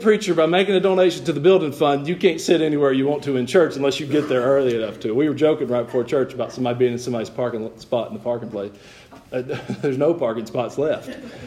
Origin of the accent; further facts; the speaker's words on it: Georgia, United States; I grew up in Georgia, not too far from Augusta, Georgia.